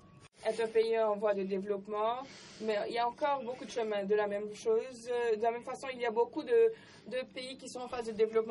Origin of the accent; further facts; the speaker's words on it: India; je suis de l'Inde.